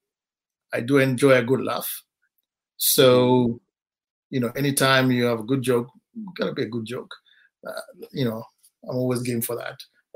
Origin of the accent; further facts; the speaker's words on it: Kenya; born and raised in Kenya. Grown up in a middle class home.